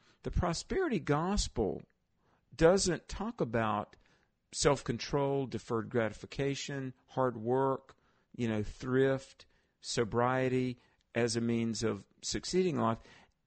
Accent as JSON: {"language": "English", "region": "the South", "country": "United States", "tie": "born or raised there", "said": "growing up in the South, we were poor and didn't know it"}